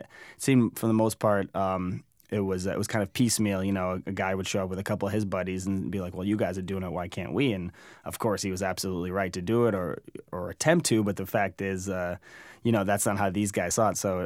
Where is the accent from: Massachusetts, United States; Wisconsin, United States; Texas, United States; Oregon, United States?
Massachusetts, United States; Brookline; I grew up in Brookline, which is a suburb outside of Boston.